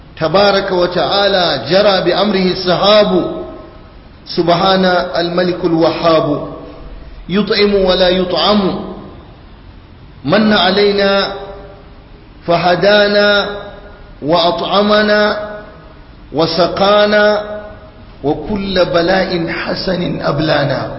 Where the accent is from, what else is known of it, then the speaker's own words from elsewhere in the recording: Nigeria; أحداث مؤسفة تقع في بلادنا نيجيريا المباركة